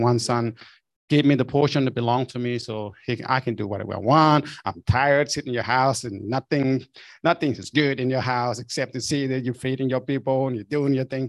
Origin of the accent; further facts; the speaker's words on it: Vietnam; English is a second language; I grew up in Vietnam